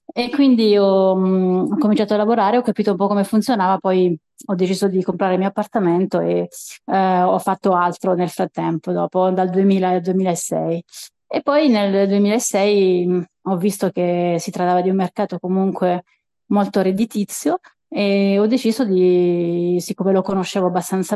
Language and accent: Italian; Molise, Italy; also born or lived in Trieste; now in France; io sono del sud Italia, del Molise, poi ho fatto l'università con te a Trieste e ho fatto 2 o 3 anni di scambio in Europa. Quindi sono arrivata in Costa Azzurra